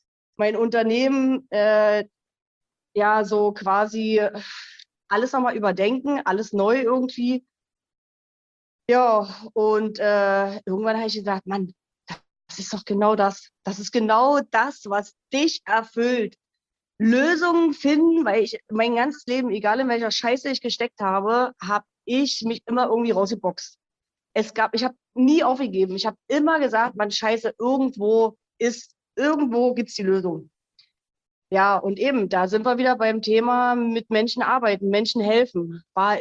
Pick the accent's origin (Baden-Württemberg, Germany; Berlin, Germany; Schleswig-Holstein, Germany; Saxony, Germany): Berlin, Germany; now in Switzerland; 42 Jahre alt. Ich wohne in der Schweiz, ursprünglich aus Berlin